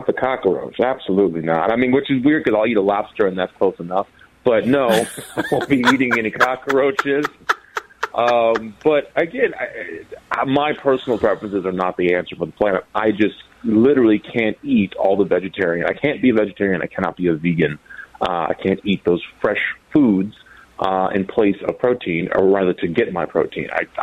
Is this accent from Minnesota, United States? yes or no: yes; Minnesota, United States; You know, I was raised in Minnesota.